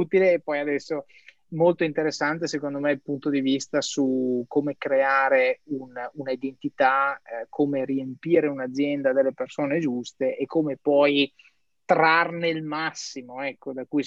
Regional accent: Verona, Veneto, Italy; also born or lived in London / Amsterdam / Milan; io sono veronese, sì, però ho vissuto a Londra, a Amsterdam, a Milano, ho vissuto dappertutto

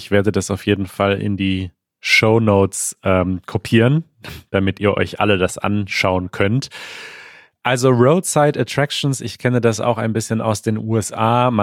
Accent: North Rhine-Westphalia, Germany; in der Nähe meiner Heimat, im Ruhrgebiet, da gibt es das Tetraeder, das steht in Bottrop.

